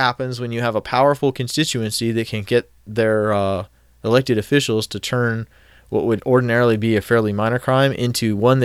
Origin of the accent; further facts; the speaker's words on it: Los Angeles, California, United States; Yeah, see, I was born and raised in Los Angeles.